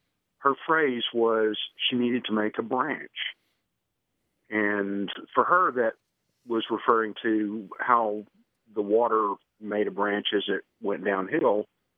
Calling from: San Diego, California, United States; I'm from San Diego.

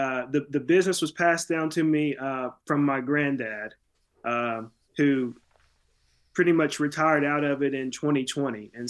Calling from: Tupelo, Mississippi, United States; I'm coming from Tupelo, Mississippi, which is the birthplace

